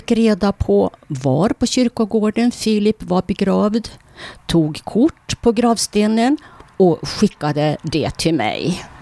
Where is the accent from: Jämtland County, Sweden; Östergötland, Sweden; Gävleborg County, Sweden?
Jämtland County, Sweden; Tångeråsen; Ja, jag är född och uppväxt i Tångeråsen. Har flyttat tillbaka hem så att säga på 80-talet.